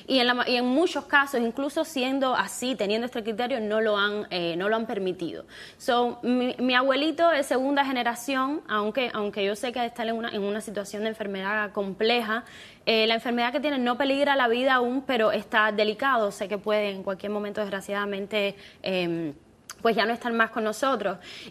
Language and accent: Spanish; Cuba; now in United States; Somos entre 13.000 y 14.000 cubanos, profesionales de la salud